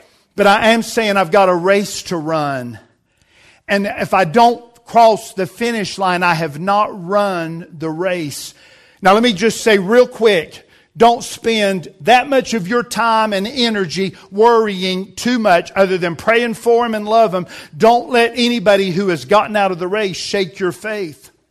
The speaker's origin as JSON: {"language": "English", "country": "United States", "said": "Obviously, as an American, if we ever get somebody closing in on a triple crown"}